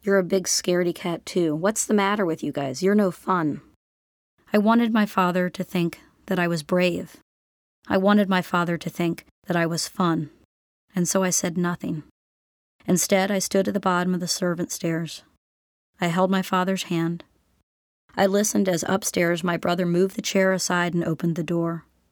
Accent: Florida, United States; also born or lived in Philadelphia; I grew up in Florida, but before Florida, until I was 5 years old, I lived in a house on Linden Lane in Philadelphia.

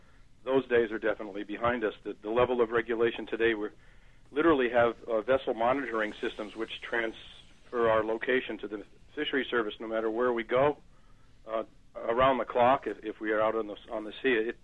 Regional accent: Orleans, Massachusetts, United States; now in Vermont, United States; But I am from Orleans, Cape Cod, and I fish out of the port of Chatham.

